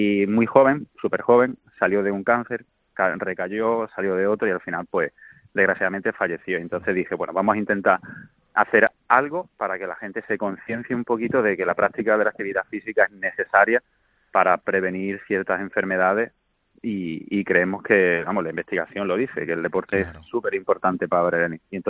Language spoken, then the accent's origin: Spanish; Extremadura, Spain; now in Sanlúcar de Barrameda, Spain; Yo soy extremeño, lo que pasa es que llevo ya 16 años viviendo aquí en Sanlúcar.